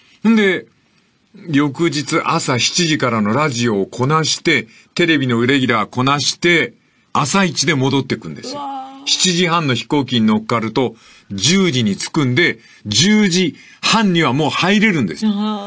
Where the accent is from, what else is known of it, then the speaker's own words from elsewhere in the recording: Fukuoka, Japan; 自分のふるさとの福岡が急激にアジアに渡っていくための橋として重大な都市に成長しつつある